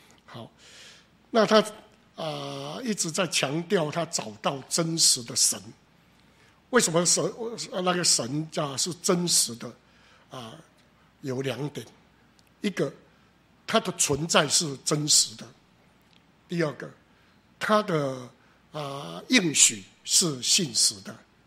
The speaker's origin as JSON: {"language": "Chinese", "country": "Taiwan", "tie": "born or raised there", "said": "以我们台湾来讲这一个民间信仰哦"}